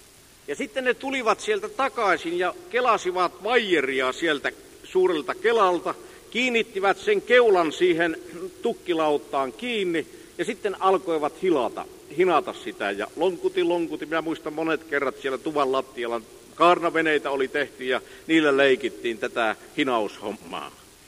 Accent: Tervo, North Savo, Finland; born there; Minähän olen syntynyt tuolla Tervossa ja minun syntymäkotini on järven rannalla.

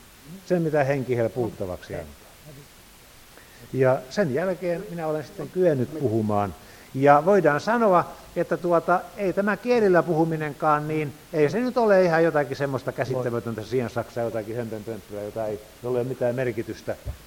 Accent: Kullaa, Satakunta, Finland; kun olen maataloudesta kotoisin, meillä oli pieni maapaikka siellä Kullaalla

